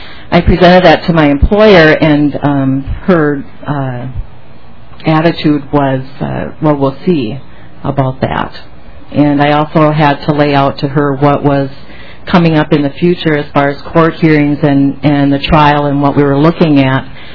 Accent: Waseca, Minnesota, United States; I'm from Waseca.

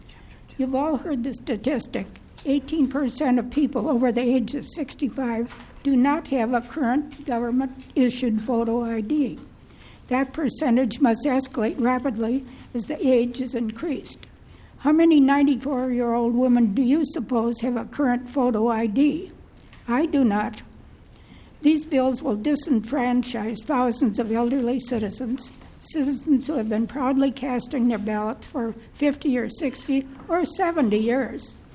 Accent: Bryn Mawr, Pennsylvania, United States; I learned about this struggle from my mother and my aunts who raised me in the Bryn Mawr area

